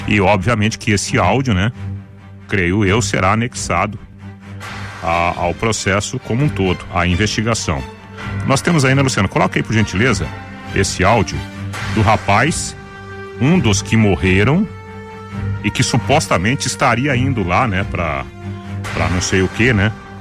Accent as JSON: {"language": "Portuguese", "town": "Jataizinho", "region": "Paraná", "country": "Brazil", "tie": "born or raised there", "said": "Esses grandes centros aqui do norte do Paraná. Alô, minha querida Jataizinho, né? Minha terra natal. Ô, oh, saudade lá da roça, né?"}